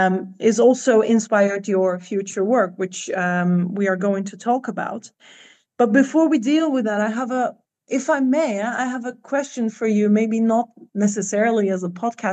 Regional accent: Cyprus; And well, for me also, growing up in Cyprus, I always heard stories about the war and division

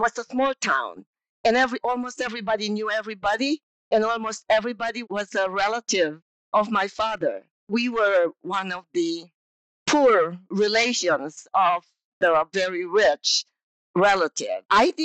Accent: Philippines; born there; So I was born in the Philippines in a one-room hut with a thatched roof, no running water, no electricity.

